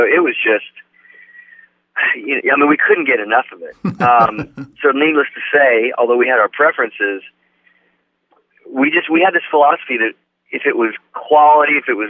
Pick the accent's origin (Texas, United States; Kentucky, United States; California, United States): California, United States; San Francisco; where I grew up in San Francisco area